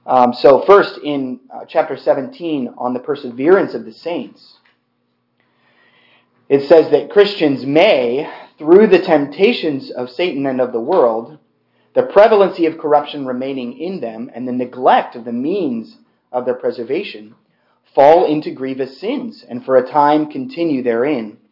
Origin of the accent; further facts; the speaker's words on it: Tulsa, Oklahoma, United States; born there; I was born in Tulsa, Oklahoma